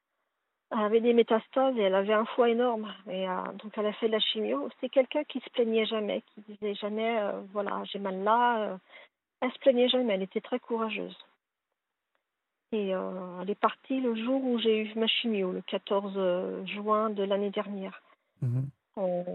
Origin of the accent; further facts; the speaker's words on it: Île-de-France, France; On est pris pour des étrangers alors que nous sommes français. Hein. Je viens de la région parisienne.